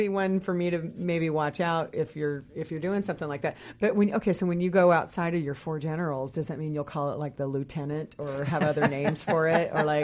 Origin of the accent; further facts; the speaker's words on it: Kansas, United States; I was thinking. No, I grew up in Kansas, so we were surrounded by Coors and Budweiser.